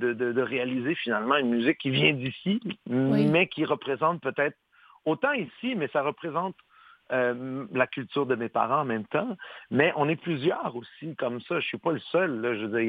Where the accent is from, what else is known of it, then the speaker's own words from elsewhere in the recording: Quebec, Canada; moi, je suis québécois.